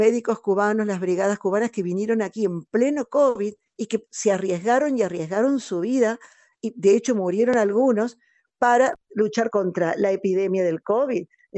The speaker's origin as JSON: {"language": "Spanish", "country": "Argentina", "said": "sabes que yo soy argentina"}